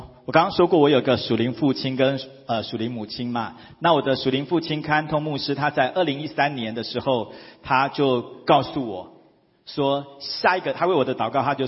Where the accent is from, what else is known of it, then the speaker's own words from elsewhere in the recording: Taipei, Taiwan; now in Kaohsiung, Taiwan; 因为我是台北人，我到高雄，所以我也经历到真的就是提着一个皮箱，好，到他乡的一个感受